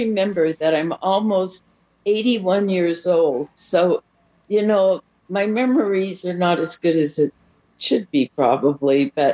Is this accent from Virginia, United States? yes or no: no; Long Beach, California, United States; Well, I'm from Long Beach, California, and I went to what used to be Long Beach State College